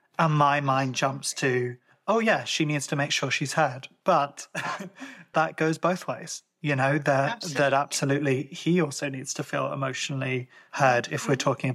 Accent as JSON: {"language": "English", "country": "Ireland", "also_born_or_lived": "Birmingham, United Kingdom", "said": "I'm from Ireland, but I spent a lot of my life in Birmingham in the UK, which is a very diverse city"}